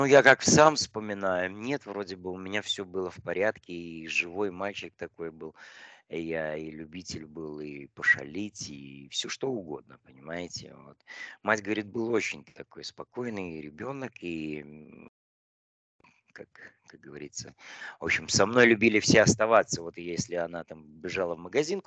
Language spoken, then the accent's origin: Russian; Daugavpils, Latgale, Latvia; я родился в СССР, и... Да, Латвия у нас была, в смысле, город наш, Даугавпилс, в Латвии он был